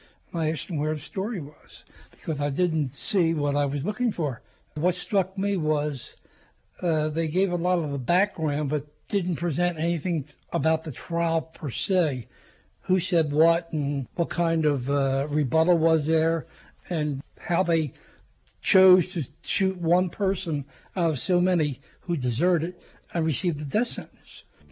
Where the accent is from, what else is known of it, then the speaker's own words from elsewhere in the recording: Philadelphia, Pennsylvania, United States; now in Lansdale, United States; I'm from Philadelphia originally and lived in Lansdale now for 44 years.